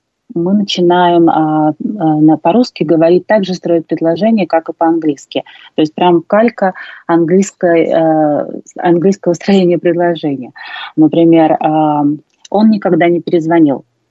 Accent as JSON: {"language": "Russian", "town": "Tolyatti", "region": "Samara Oblast", "country": "Russia", "tie": "born or raised there", "said": "Я, наверное, не знаю каких-то разговорных словечек, которые используют сейчас в Москве, там, в Тольятти, в моем родном городе. Но так мы, да, все общаемся на русском."}